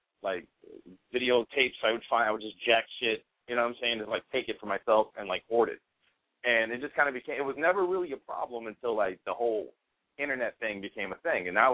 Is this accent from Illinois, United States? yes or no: yes; Chicago, Illinois, United States; I grew up in Chicago when, you know, house music in Chicago was just being birthed.